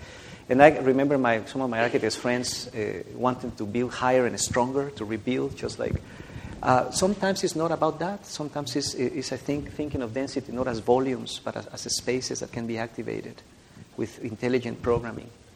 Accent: San Diego, California, United States; I come from Munchkin Land. Many times I say that is Southern California, in San Diego.

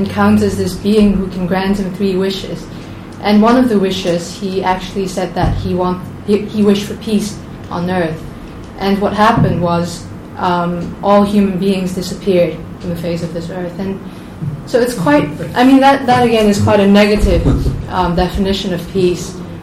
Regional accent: Hong Kong; Yeah, I'm from Hong Kong.

